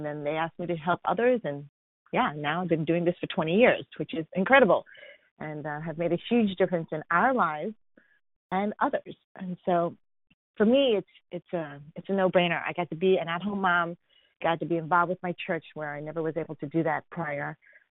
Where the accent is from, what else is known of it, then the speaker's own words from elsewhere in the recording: San Diego, California, United States; I am a platinum from San Diego, California.